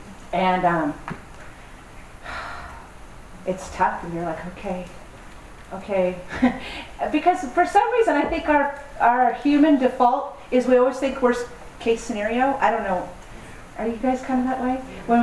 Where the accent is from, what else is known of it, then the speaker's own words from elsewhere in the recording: United States; being American, we like to make plans, right?